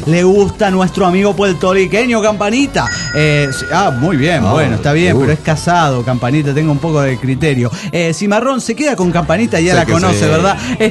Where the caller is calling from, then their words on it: Juliaca, Puno, Peru; Soy el bohemio de Juliaca, Perú.